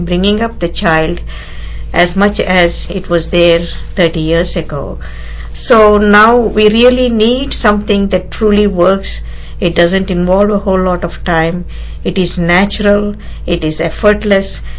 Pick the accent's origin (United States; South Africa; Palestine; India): India; it was so close while I was growing up in India.